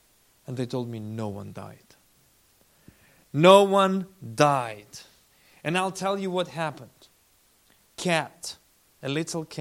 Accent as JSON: {"language": "English", "country": "Ukraine", "said": "I'm from Ukraine."}